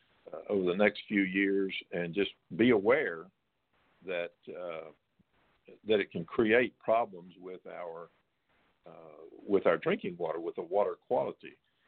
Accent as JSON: {"language": "English", "region": "Texas", "country": "United States", "tie": "born or raised there", "said": "You know, there's a spring where I grew up in Central Texas. There was a spring up there."}